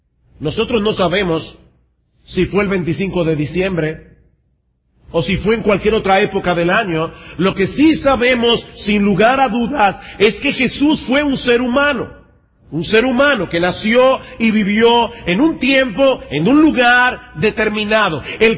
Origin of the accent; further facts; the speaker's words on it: San Juan de la Maguana, San Juan, Dominican Republic; born there; Yo nací en San Juan de la Maguana.